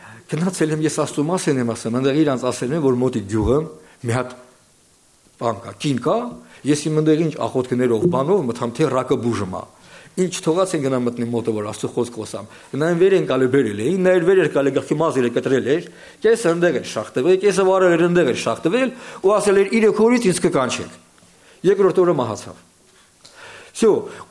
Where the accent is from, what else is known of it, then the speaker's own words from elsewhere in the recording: Kolpashevo, Tomsk Oblast, Russia; մեր մոտ ասենք ես Կալպաշովից եմ, ստեղ Տոմսկի օբլաստ, ասենք շատերը կարող են իմանալ